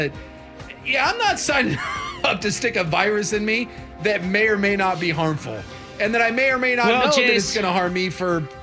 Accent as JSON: {"language": "English", "country": "United States", "said": "And we're American, so F you."}